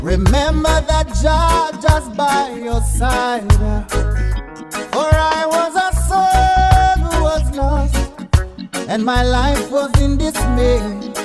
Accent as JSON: {"language": "English", "town": "August Town", "region": "Saint Andrew", "country": "Jamaica", "tie": "born or raised there", "said": "When I was a young boy, growing up in August Town, we ate from the same pot."}